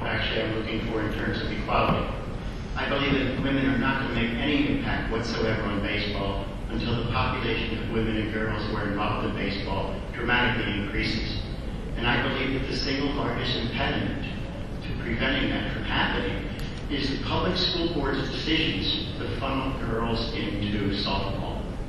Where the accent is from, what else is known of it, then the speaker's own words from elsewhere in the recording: Philadelphia, Pennsylvania, United States; from Philadelphia, Pennsylvania.